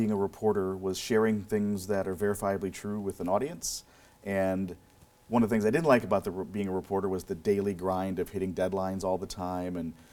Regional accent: Marshall, Minnesota, United States; when I was 14, I got a job as a country music DJ at my hometown radio station in Marshall, Minnesota, 1400 on your AM dial.

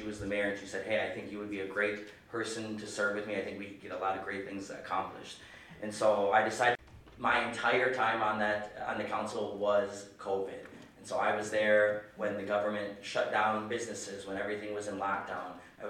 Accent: Wisconsin, United States; And so I grew up in Wisconsin to a working home.

